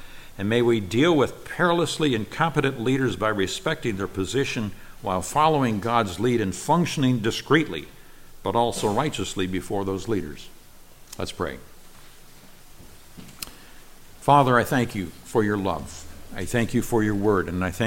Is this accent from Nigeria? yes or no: yes; Nigeria; I grew up in Nigeria, where my parents told me as a child, be very careful what you say to the African people